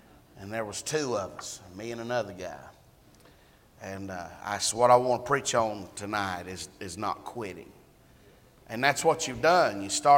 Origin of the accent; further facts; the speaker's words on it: Alabama, United States; I'm from Alabama.